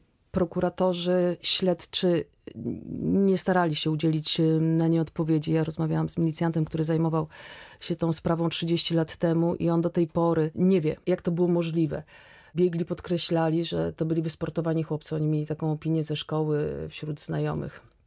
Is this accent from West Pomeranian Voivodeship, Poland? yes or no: no; Piotrków Trybunalski, Łódź Voivodeship, Poland; Tym bardziej, że ja jestem z Piotrkowa. To jest historia, która dotyczyła moich rówieśników.